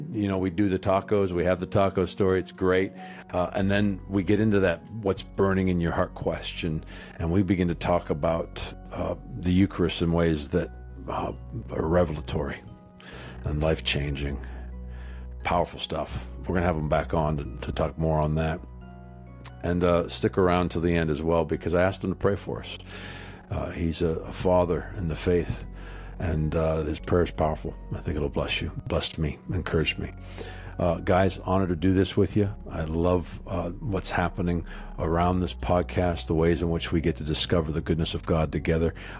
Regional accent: Sarnia, Ontario, Canada; moved away as an adult; now in United States; I was born in Sarnia, Ontario, across from Port Huron, Michigan in 74, and then was raised in Canada till I was 18. We lived in the States a couple of years, but when I was 18, we were in the west coast of Canada, and I moved to the western New York

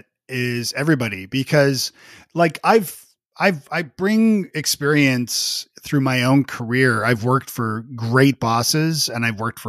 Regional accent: Canada; I'm Canadian.

